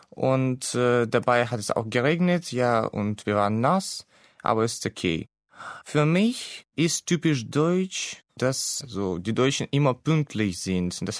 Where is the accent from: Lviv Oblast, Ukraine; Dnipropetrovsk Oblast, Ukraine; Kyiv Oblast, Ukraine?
Dnipropetrovsk Oblast, Ukraine; Kryvyi Rih; German is a second language; Ich stamme aus der Ukraine. Ich bin 1998 in der Stadt Kryvyj geboren.